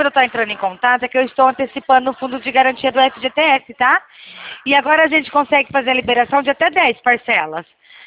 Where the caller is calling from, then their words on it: Rio Claro, São Paulo, Brazil; Eu falo de Rio Claro, São Paulo.